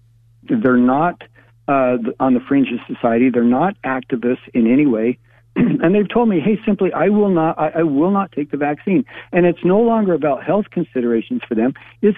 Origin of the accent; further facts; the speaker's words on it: Salt Lake City, Utah, United States; And when you see cities like my hometown of Salt Lake City